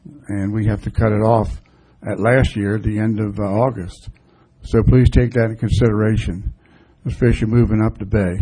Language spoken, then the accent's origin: English; Reedville, Virginia, United States; from Reedville area, mouth of the Potomac River.